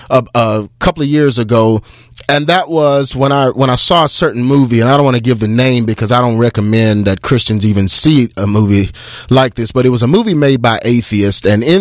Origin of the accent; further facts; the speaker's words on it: United States; Just growing up in America, I can remember and I can think back to the warm, fuzzy times of the holiday season